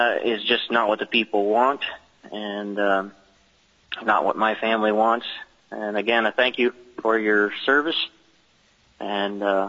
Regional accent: Wasilla, Alaska, United States; from Wasilla, Alaska, and I wanted to thank you all for your service.

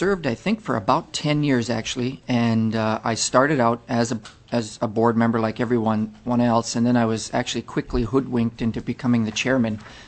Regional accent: Fort Yukon, Alaska, United States; from Fort Yukon, Alaska.

